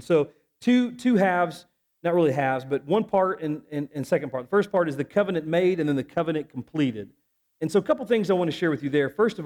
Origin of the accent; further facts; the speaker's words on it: Tennessee, United States; I'm originally from Middle Tennessee